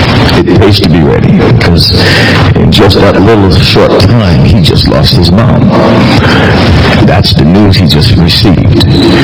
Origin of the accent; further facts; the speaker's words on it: U.S. Virgin Islands; Growing up in the Virgin Islands, and I have a lot of my Virgin Island friends here today